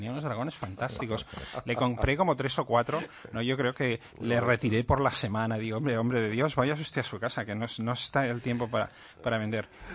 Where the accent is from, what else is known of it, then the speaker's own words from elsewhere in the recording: Barcelona, Catalonia, Spain; born there; Yo vivo en California, en Los Ángeles, la mayor parte del año, porque he vivido ahí durante muchos años. Y luego vivo también pues en Barcelona, que es la ciudad donde yo nací.